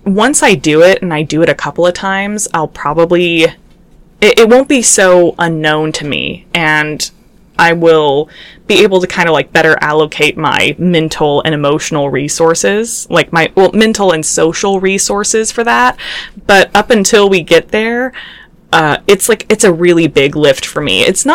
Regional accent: Texas, United States; So number one, I grew up in Central Texas, at least for like half my childhood, and so I do kind of know what the accent is like

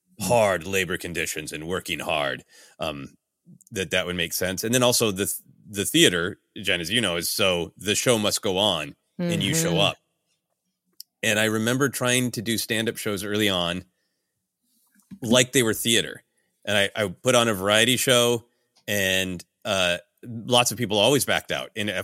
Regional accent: Minnesota, United States; now in Los Angeles, United States; So when I was first here and talking to a lot of people and telling people I was from Minnesota, like, oh, good.

